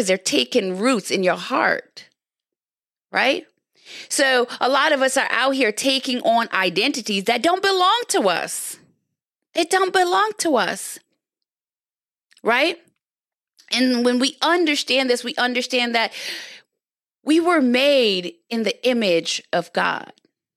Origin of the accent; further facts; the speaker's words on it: Jamaica; growing up in Jamaica, I grew up with my grandfather and my aunt, you know, and my mom lived in the States